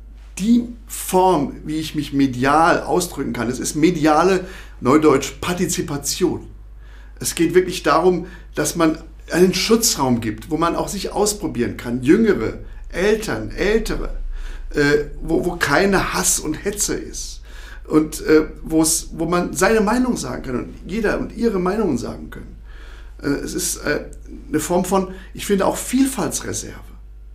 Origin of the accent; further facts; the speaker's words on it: Rhineland-Palatinate, Germany; now in Thuringia, Germany; Ich bin ja gefühlt jetzt schon wieder seit 30 Jahren fast in Thüringen, also Thüringer geworden, aber ich komme aus dem Ursprungsland der offenen Kanäle, aus Rheinland-Pfalz.